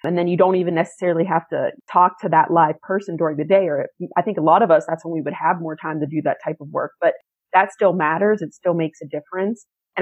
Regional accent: Weirton, West Virginia, United States; I'll always remember you mentioned I'm from Weirton.

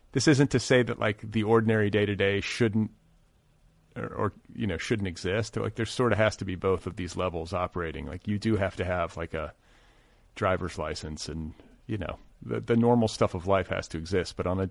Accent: Midwest, United States; We're both from the Midwest.

